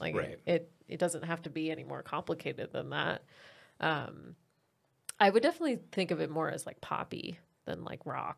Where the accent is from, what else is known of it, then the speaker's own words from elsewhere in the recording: United States; as an American, like who doesn't, I don't know. I feel like I don't really have a concept of Eurovision too much.